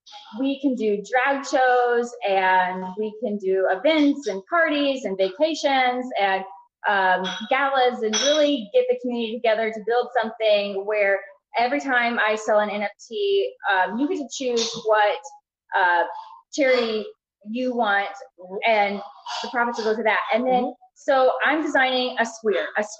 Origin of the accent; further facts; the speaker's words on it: Zionsville, Indiana, United States; So, I'm from Indiana. Zionsville, Indiana.